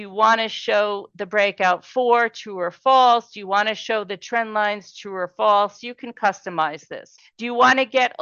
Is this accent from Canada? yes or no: yes; Canada; as a Canadian, you can get TradeStation.